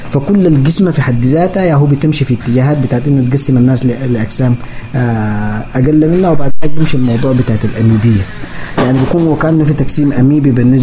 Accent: Central Darfur, Sudan; now in United States; أنا النهاردة لو طلعت من أمريكا هنا حامشي السودان، وفي السودان حامشي دارفور، وفي دارفور حامشي غرب وسط دارفور، وفي وسط دارفور حيمشي جلده، وفي جلده حيمشي بيت أبوي.

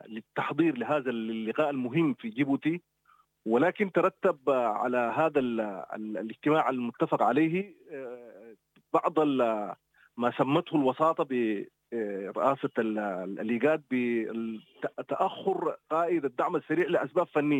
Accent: Sudan; إذا لن نلتقي كسودانيين كقوى سياسية للبحث عن منافذ ومداخل لتخفيف معاناة أهل السودان ووقف الحرب

